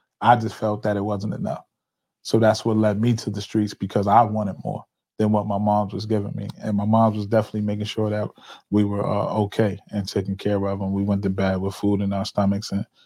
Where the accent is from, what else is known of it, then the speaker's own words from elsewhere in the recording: New Haven, Connecticut, United States; I grew up here in the city of New Haven. I'm born and raised in New Haven. I grew up in the Hill section, Congress Avenue area.